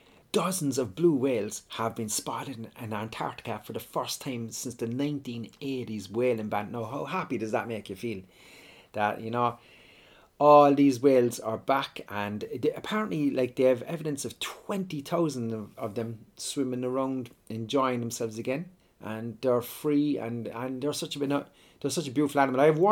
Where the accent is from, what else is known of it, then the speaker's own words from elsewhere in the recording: Ireland; Like, you know, as much as Irish people, there's a rumour that we do enjoy Paddy's Day, but we really don't.